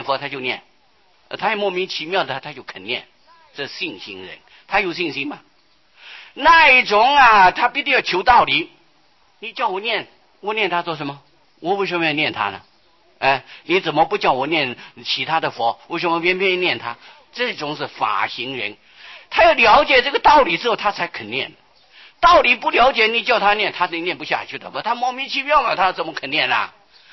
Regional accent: China; 最起码我们是中国人

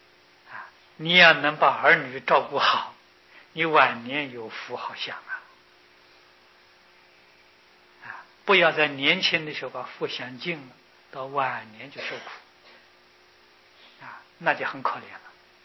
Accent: China; 我们中国人聪明的还是不少我就看到在国内外都看到

